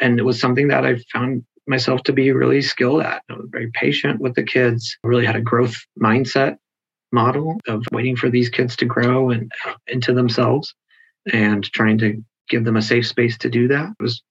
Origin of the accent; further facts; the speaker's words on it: California, United States; I am from California and played volleyball.